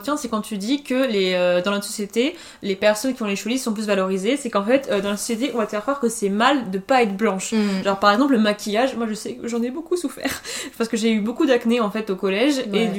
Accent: Cesson-Sévigné, Brittany, France; J'ai grandi à Cesson-Sévigné, voilà.

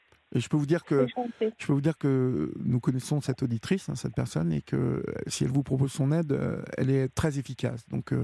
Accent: Normandy, France; Moi, je sais que je viens de l'Eure, donc il semble me souvenir qu'il y avait... quelque chose comme 5 ou 6 circonscriptions.

